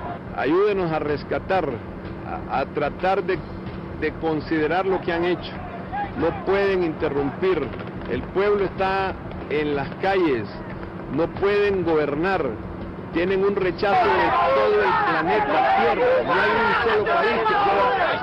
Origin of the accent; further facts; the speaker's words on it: Honduras; se lo digo con todo el amor como hondureño.